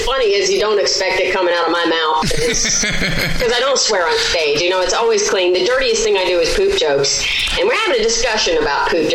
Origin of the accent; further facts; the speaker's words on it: the South, United States; I'm from the South.